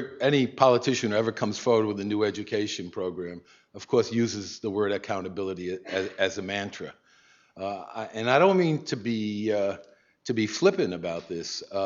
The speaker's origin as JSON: {"language": "English", "region": "New York", "country": "United States", "said": "I'm a New Yorker, so I'm going to be contentious."}